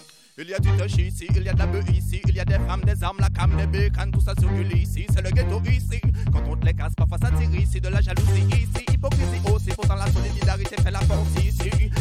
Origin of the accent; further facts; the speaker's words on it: Guadeloupe; nous sommes des West Indies. Et voilà, pour la Guada, moi je viens de la Guadeloupe, ma mère elle est dominicaise, donc ça fait un petit mélange assez hot